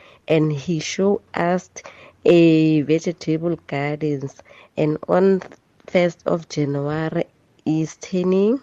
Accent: Mpumalanga, South Africa; because we are from Mpumalanga province and heading to Limpopo province.

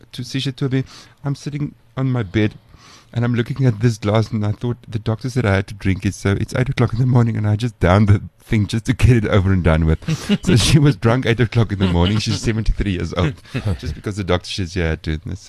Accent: South Africa; also born or lived in Johannesburg, South Africa; I grew up in the Karoo, I lived in Joburg, so I know best of both worlds.

